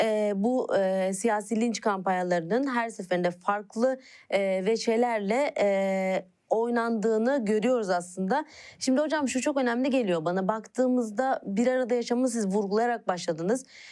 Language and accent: Turkish; Kars, Turkey; Ben Karslıyım.